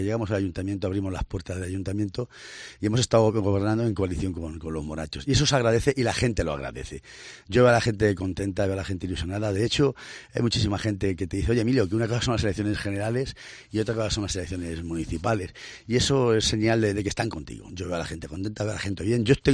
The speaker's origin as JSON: {"language": "Spanish", "town": "Mora", "region": "Castilla-La Mancha", "country": "Spain", "tie": "born or raised there", "said": "Yo soy de Mora, he nacido en Mora, mi familia es de Mora, toda la gente me conoce."}